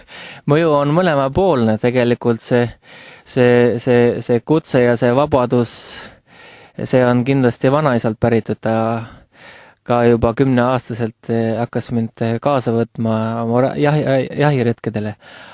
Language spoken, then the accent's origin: Estonian; South Estonia, Estonia; Tegelikult kui ma kasvasin üles seal Eesti metsade keskel